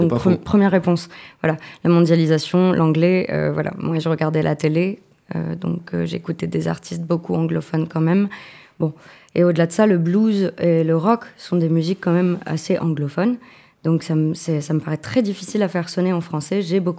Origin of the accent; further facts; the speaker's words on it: Tours, Centre-Val de Loire, France; moved away as an adult; now in Charente-Maritime, France; Donc, nous, on est de Tours à la base. On a fait nos études là-bas, on s'est rencontrés là-bas avec